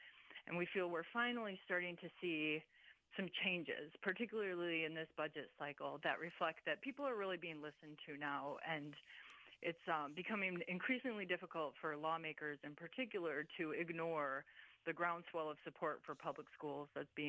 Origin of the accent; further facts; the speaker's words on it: Lowell, Michigan, United States; I'm actually a Michigan native. I grew up just outside of Grand Rapids, Michigan, in a little town called Lowell.